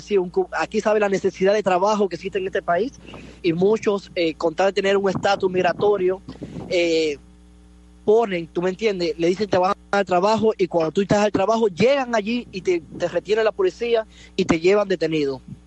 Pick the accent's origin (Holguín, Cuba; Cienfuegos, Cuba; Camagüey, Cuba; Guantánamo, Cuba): Holguín, Cuba; Banes; porque yo soy natal de Vanes, Holguín.